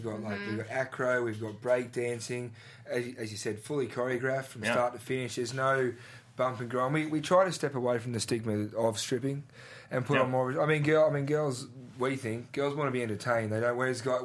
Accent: Australia; Everyone has to be Australian. Okay. It's no gimmick. We're all from Australia.

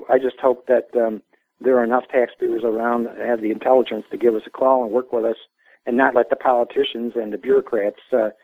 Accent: Ireland; Being an Irishman, I can call it what it is, BS.

